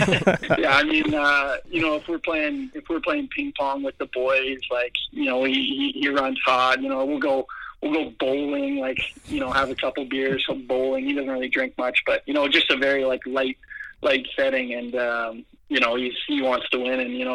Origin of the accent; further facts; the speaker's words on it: Canada; just as Canadian, at least a lot of me and, like, my buddies will kind of do it